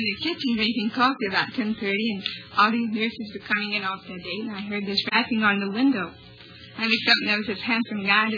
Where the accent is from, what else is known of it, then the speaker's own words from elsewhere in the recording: Plymouth, Massachusetts, United States; I'm from Plymouth, Massachusetts.